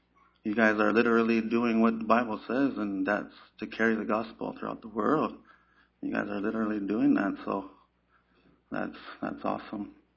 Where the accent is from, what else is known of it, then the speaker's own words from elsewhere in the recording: Montana, United States; from Croatian Sea, Montana